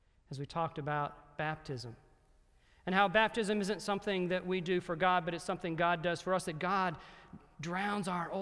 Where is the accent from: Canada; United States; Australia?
United States; the South; remember I'm from the South